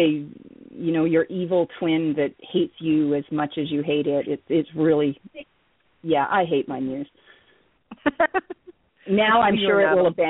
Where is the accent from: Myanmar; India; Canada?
Canada; I've been in the same district almost my entire life. I guess you'd call that a county in the States. I'm Canadian.